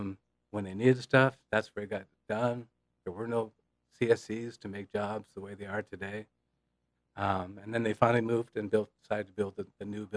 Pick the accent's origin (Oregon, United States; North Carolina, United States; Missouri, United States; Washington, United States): Washington, United States; Chelan; I'm born and raised in Chelan, so I'm pretty proud of that, right?